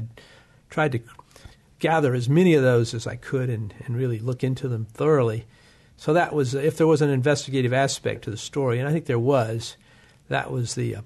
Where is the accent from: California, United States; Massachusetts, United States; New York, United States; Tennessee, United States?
Tennessee, United States; Jackson; I'm originally from Tennessee, from Jackson, Tennessee, which is 80 miles northeast of Memphis.